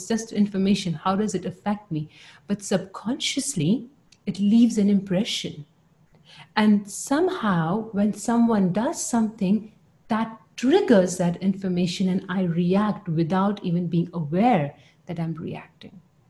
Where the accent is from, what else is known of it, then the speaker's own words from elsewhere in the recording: India; I'm quoting this because I come from India and I know the history of India